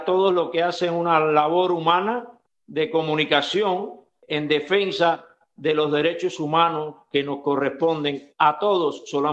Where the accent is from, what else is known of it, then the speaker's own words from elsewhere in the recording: Cuba; moved away as an adult; a no dejarme regresar a mi tierra donde he vivido ya 70 años, 69 porque uno lo llevo acá, allí donde cultivé mis árboles, mi arboleda de mango, donde he realizado toda mi vida